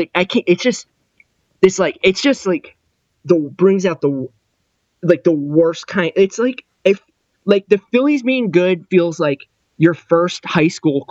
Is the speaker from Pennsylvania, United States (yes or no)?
no; New York, United States; So I would, you know, it's like I grew up right outside New York.